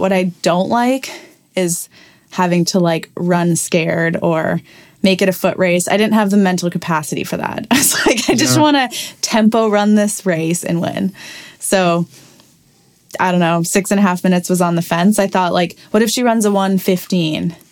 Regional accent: Canada; We're both Canadian. We're both the same age, like same year at university.

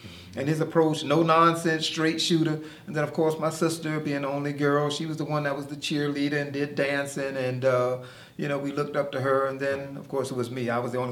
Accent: Miami, Florida, United States; Wow, it was awesome. You know, fortunate, my mom was a elementary school music teacher in Miami.

